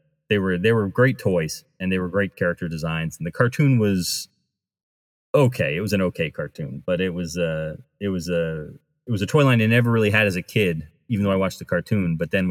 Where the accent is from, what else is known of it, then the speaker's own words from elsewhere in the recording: United States; I grew up near Rhode Island, so my dad knew some people at Hasbro